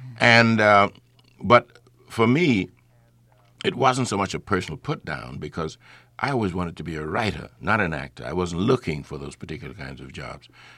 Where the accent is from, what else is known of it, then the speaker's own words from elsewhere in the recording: the South, United States; Certainly growing up in the South, you're prepared for segregation and prejudice because it confronts you.